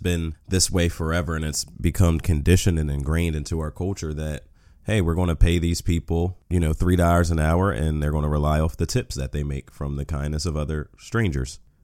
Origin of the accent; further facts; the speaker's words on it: New Jersey, United States; All right. My home state. Shout out to New Jersey.